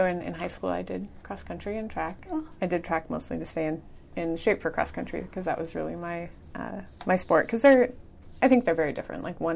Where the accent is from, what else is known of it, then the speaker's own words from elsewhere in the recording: Colorado, United States; now in Iowa, United States; I don't know how they score them here in Iowa because I'm from Colorado, but you would score points as a team.